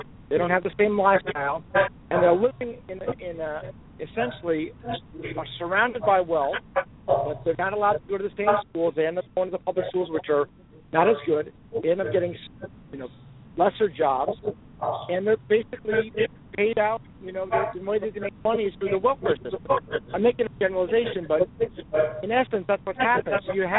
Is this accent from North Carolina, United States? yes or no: no; Manhattan, New York, United States; also born or lived in Jersey City; now in Texas, United States; I moved to Texas. One of the reasons that I moved to Texas was for that reason. I grew up in Manhattan, and I lived in Jersey City for many years.